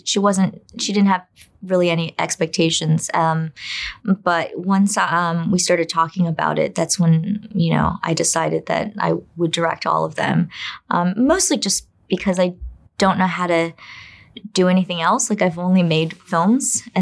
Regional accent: United States; also born or lived in China; I'm also American. And so I just felt like I could connect with both sides of it, both as a Chinese immigrant who grew up in America, but also then going back as an American expat.

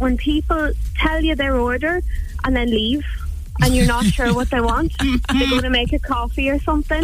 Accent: Ballyshannon, Ulster, Ireland; I'm from Ballyshannon in Donegal.

